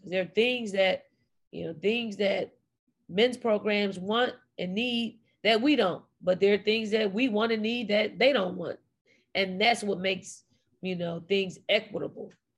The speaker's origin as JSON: {"language": "English", "town": "Philadelphia", "region": "Pennsylvania", "country": "United States", "said": "That's what we do when we're from Philly. You know, we take the good, the bad, the ugly of Philly, and that's who we are."}